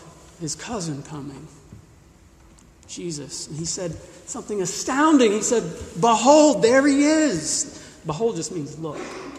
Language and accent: English; Mississippi, United States; I grew up in Mississippi. We had these road signs.